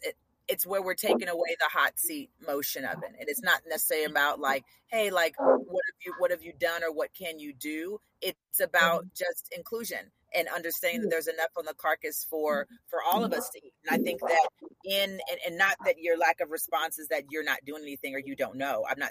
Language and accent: English; Kansas, United States; also born or lived in Nashville; I was raised in Kansas. I was born in Nashville, raised in Kansas.